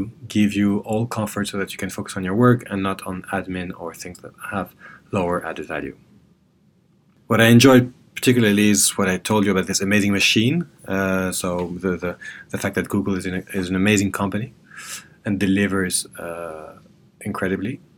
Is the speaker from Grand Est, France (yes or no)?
no; Paris, Île-de-France, France; I'm French. I come from Paris.